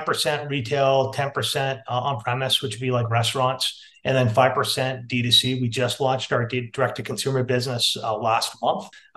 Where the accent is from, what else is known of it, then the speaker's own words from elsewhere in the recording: Canada; I'm Canadian, if you haven't picked that up.